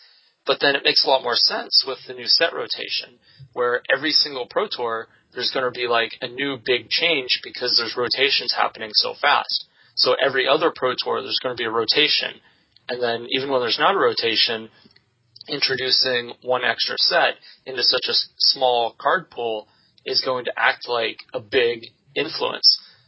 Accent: Nashville, Tennessee, United States; And I know this because that's my home turf. I grew up in Nashville. That's where I learned how to play Magic. That's where my parents live.

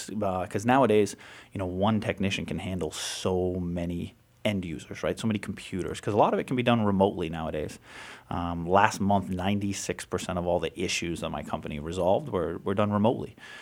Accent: Worcester, Massachusetts, United States; So I was born and raised in Worcester, started my business in Worcester.

